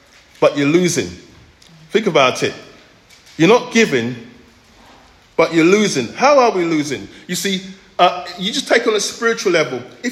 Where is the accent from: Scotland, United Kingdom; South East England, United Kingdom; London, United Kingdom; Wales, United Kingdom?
London, United Kingdom; I'm from East London. My parents came over here from Jamaica. We lived in a terraced house in Walthamstow. We had a three-bedroom. There were six of us.